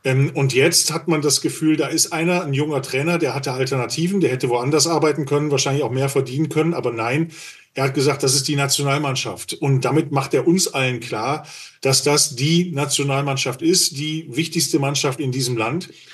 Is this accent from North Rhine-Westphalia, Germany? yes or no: no; Berlin, Germany; Und das sage ich jetzt als Berliner.